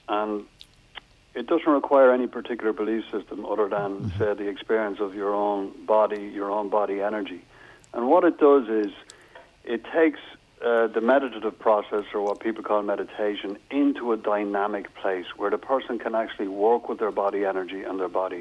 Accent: Athlone, Leinster, Ireland; now in Wexford, Ireland; No, I'm not originally from New Bon, Wexford. I was reared in Athlone.

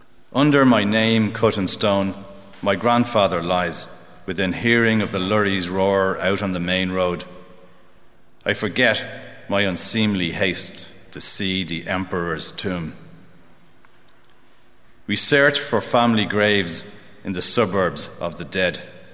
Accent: Dublin, Leinster, Ireland; also born or lived in Amsterdam; I suppose growing up in Finglas, I always had this very strong sense that you were on the edge of the city.

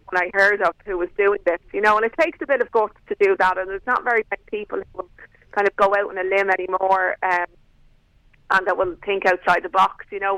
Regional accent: Clontarf, Leinster, Ireland; I didn't grow up in Kilbarrick, I grew up in Clontarf, you know.

